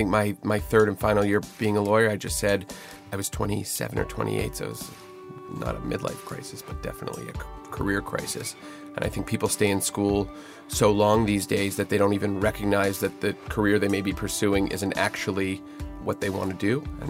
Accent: Montreal, Quebec, Canada; because I grew up in Montreal near them.

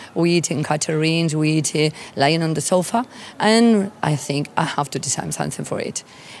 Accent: Bilbao, Basque Country, Spain; If I say I come from Bilbao, you can see that everyone now notices that Bilbao has changed a lot.

